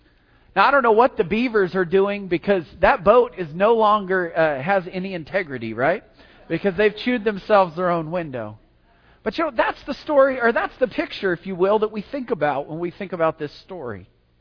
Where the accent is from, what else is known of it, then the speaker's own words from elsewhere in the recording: Las Cruces, New Mexico, United States; growing up, I grew up in Las Cruces, right? And so the only reasons we saw boats in Las Cruces are because people took them to Elephant Butte.